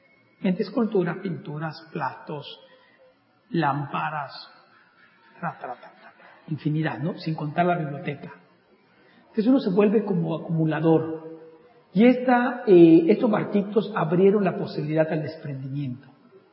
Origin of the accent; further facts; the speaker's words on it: Yucatán, Mexico; que es mi tierra, ¿sí? Yo soy yucateco, muy yucateco, la verdad. Adoro esta tierra y bueno, estar nuevamente aquí.